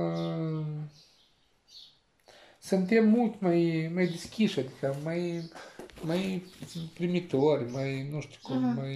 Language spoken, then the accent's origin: Romanian; Moldova; now in Italy; noi eram din Republica Moldova